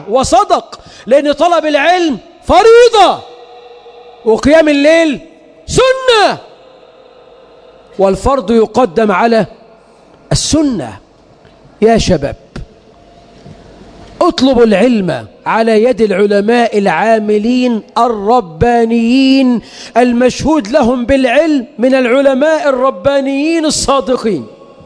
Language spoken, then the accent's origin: Arabic; Egypt; بلدنا مصر